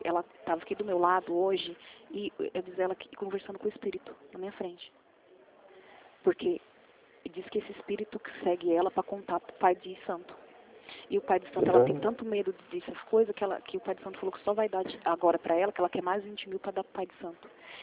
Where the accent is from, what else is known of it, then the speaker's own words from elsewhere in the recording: Corumbataí, São Paulo, Brazil; Não tem como vir pra cá, porque eu sou de Corumbataí.